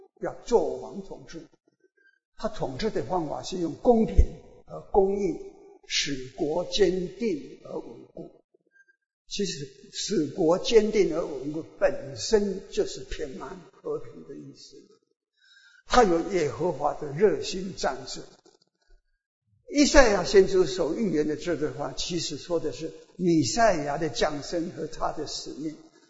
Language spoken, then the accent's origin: Chinese; United States; Chinese is a second language; 由我们美国人参与，由我们美国人赞助的战争